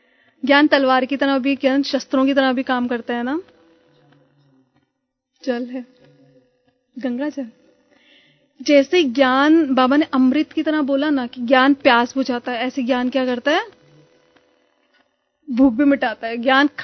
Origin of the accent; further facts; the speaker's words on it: Delhi, India; दिल्ली में मैं रोहिणी से हूँ और मैं वर्किंग हूँ, मैं काम जो है ना आईटी कंपनी में कर रही हूँ गुड़गांव में। तो अभी कुछ एक साल से, वैसे तो मेरा डेली अप डाउन होता था, बट अभी कुछ एक साल से सेंटर के पास ही गुड़गांव में ही रह रही हूँ